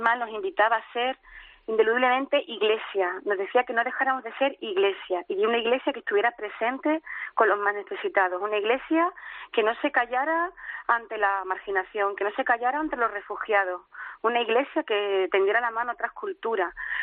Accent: Spain; now in Tangier, Morocco

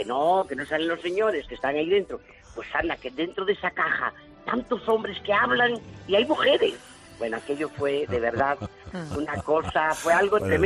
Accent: Val de San Lorenzo, Castile and León, Spain; cuando yo era muy pequeñita, que ahora ya soy mayor, pues en mi pueblo, que era Valde San Lorenzo, un pueblo precioso, el pueblo de las mantas, pues a casa de mis abuelos vino el primer aparato de radio

